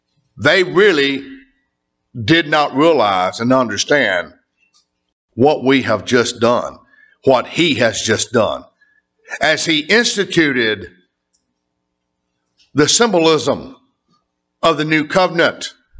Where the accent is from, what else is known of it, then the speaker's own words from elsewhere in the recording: Mississippi, United States; I come from Northeast Mississippi. I come from … country. I come from where he was born, near in Tupelo, Mississippi.